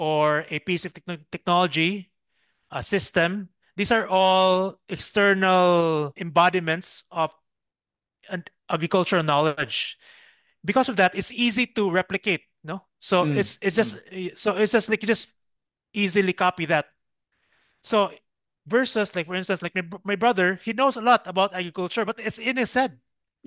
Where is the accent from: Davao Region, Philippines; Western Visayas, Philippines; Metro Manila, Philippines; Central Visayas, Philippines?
Central Visayas, Philippines; Cebu; So I'm from Cebu. We speak a different language. Manila, there's like the national language.